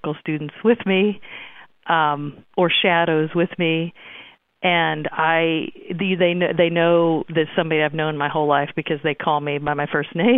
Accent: Missouri, United States; I grew up here in Dade County, Missouri, which is in rural southwest Missouri, on a cow-calf cattle farm ranch

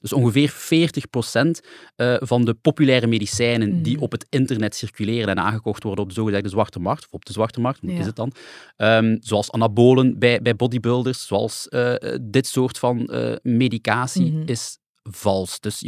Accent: Belgium; Wat wij als Belgen legaal mogen consumeren van medicijnen

